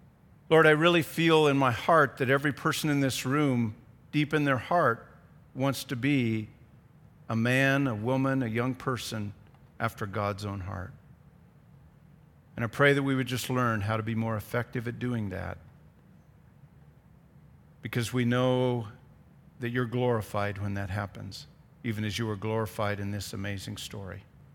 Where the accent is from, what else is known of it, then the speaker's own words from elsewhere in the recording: Midwest, United States; We're from the Midwest. We're independent. We're get-or-done people.